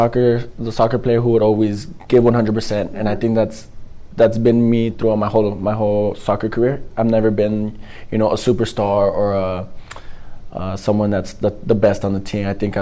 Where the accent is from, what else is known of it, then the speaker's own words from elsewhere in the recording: El Paso, Texas, United States; now in Frisco, United States; Yes, I'm from El Paso, Texas.